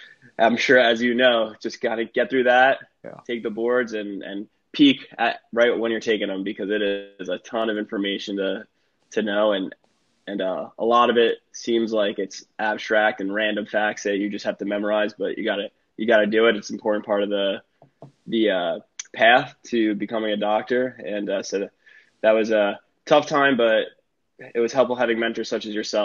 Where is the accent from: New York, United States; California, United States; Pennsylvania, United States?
New York, United States; Long Island; I grew up on Long Island, New York, went to Cornell.